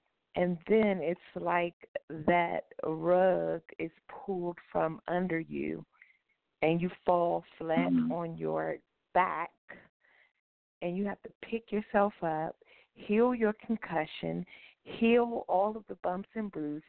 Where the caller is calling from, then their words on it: California, United States; The Bay Area, California.